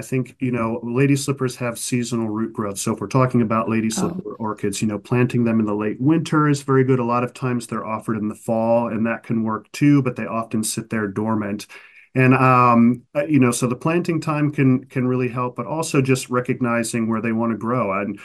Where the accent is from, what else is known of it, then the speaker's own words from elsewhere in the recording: Cleveland, Ohio, United States; I was from Cleveland, I'm from Cleveland, Ohio, and my family would take me to the Holden Arboretum to study trees.